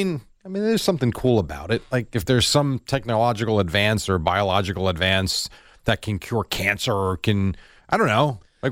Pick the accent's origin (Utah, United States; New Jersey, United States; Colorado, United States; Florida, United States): New Jersey, United States; See, I don't look at myself as an Italian. I grew up in New Jersey.